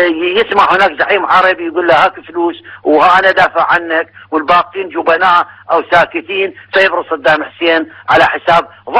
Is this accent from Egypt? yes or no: no; Iraq; وأنا كعراقي أشعر بالحزن